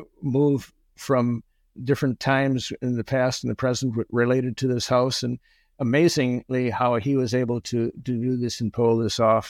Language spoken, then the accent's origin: English; Florida, United States; I'm being from Florida. I'm freezing.